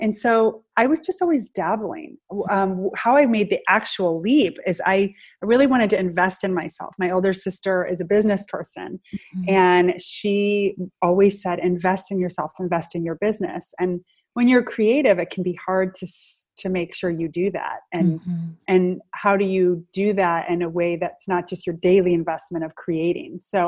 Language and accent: English; United States; I just got married and my husband's Hungarian and I'm American.